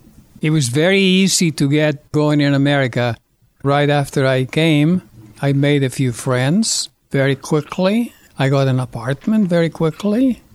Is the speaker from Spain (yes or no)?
yes; Spain; moved away; I'm from Spain. I've been here since 1967, so it's 42 years, I guess. I moved from Spain on the 12th of October, 1967, Columbus Day.